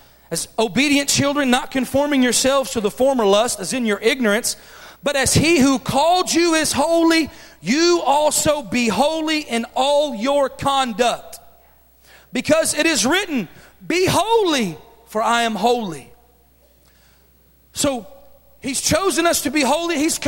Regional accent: Texas, United States; I'm from Texas. Y'all probably can all tell because of the way I talk, right?

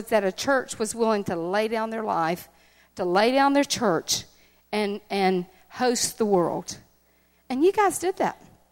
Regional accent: the South, United States; You can tell I'm from Southern USA. I've got all kinds of little sayings like that.

